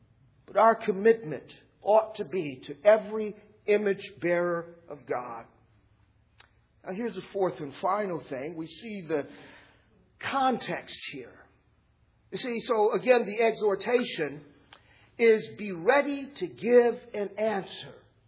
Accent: Los Angeles, California, United States; I was raised in South Central. They told me how to do that.

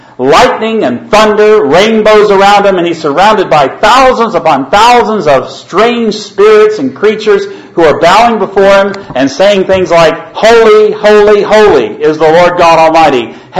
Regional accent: Virginia, United States; I come from Virginia. We have a great state flag.

